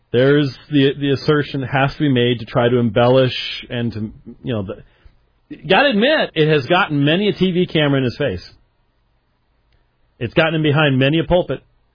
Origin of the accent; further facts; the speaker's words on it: Scotland, United Kingdom; That's true, but I communicate that with people, and I'm Scottish.